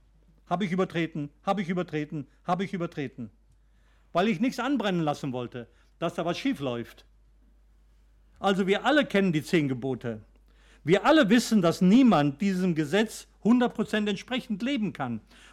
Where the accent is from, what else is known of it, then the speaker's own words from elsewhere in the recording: Austria; ich bin in Österreich groß geworden, als Österreicher natürlich, und bin groß geworden in der römischen Kirche.